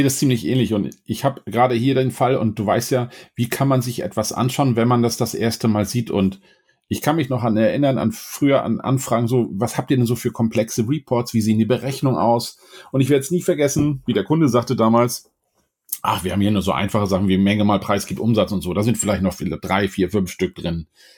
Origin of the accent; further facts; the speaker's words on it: Hamburg, Germany; als Hamburger